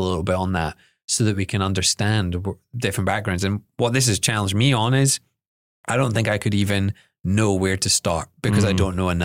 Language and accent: English; United Kingdom; I'm British.